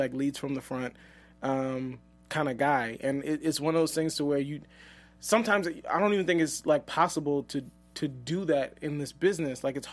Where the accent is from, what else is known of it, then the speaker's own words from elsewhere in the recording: New Orleans, Louisiana, United States; Right now, we're thinking of getting married in New Orleans. I'm from New Orleans.